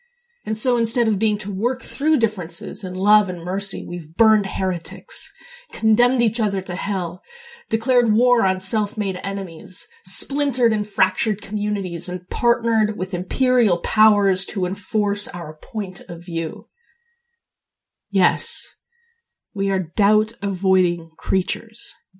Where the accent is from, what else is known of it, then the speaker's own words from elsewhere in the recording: Utah, United States; I grew up devout Mormon in Utah and served a mission to Bulgaria.